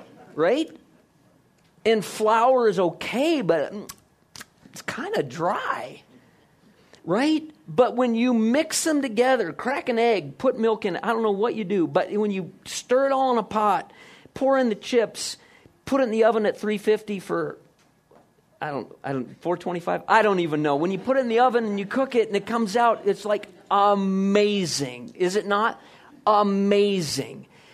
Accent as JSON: {"language": "English", "region": "Iowa", "country": "United States", "tie": "born or raised there", "said": "growing up in Iowa, we were grain farmers."}